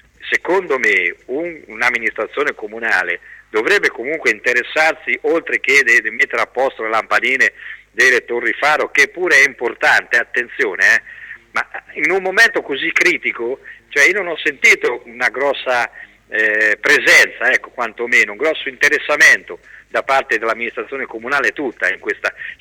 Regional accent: Ancona, Marche, Italy; born there; sono nata ad Ancona 53 anni fa

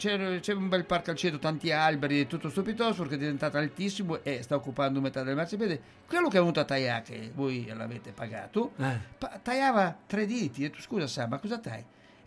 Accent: Ancona, Marche, Italy; Io quando ero un ragazzetto, ci sono nato lassù, sono nato in San Francisco

